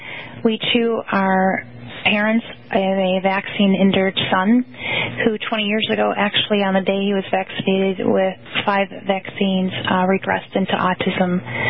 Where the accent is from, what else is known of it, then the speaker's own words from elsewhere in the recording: Shelby Township, Michigan, United States; I'm from Shelby Township, Michigan.